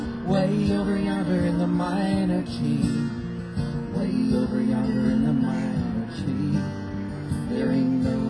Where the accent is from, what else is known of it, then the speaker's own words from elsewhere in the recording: Texas, United States; also born or lived in Oklahoma; I grew up in Texas and Oklahoma, and I know a bunch